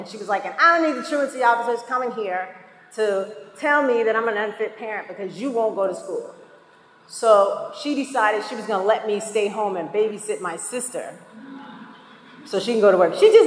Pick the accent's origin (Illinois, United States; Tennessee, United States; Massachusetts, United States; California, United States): Massachusetts, United States; Boston; But I come from Boston, and in the city of Boston, we're a different breed of people. We take trains by ourselves at like 8.